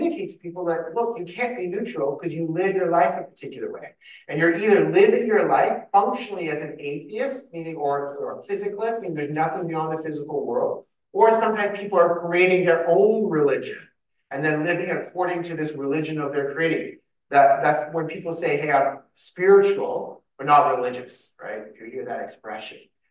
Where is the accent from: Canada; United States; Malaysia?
Canada; if you hear my accents, because I was born and raised in Canada